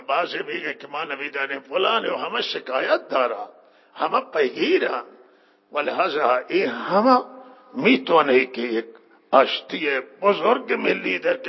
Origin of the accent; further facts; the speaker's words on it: Iran; ما در کنار مردم ایرانیم، در ایران هستیم، ایرانی هستیم و مسلمانیم، ایرانیم،